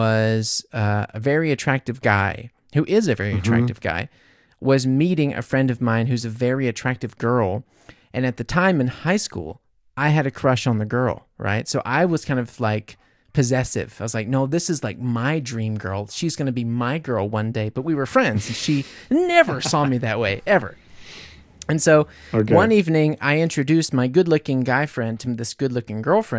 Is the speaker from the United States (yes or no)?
yes; United States; I mean, yeah, surprise, I'm American. What do I know?